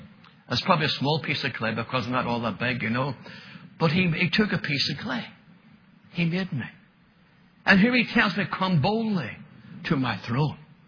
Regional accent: Northern Ireland, United Kingdom; We're from Northern Ireland.

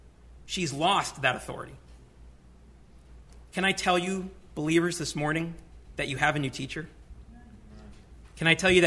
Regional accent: New York City, New York, United States; I grew up in the New York City public school system for 13 years

